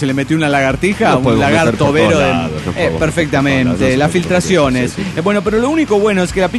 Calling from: Tapachula, Chiapas, Mexico; de Tapachula, Chiapas.

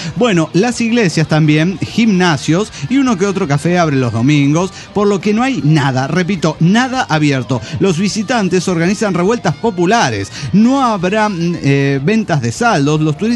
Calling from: Villahermosa, Tabasco, Mexico; de la Villa Hermosa, Tabasco, México.

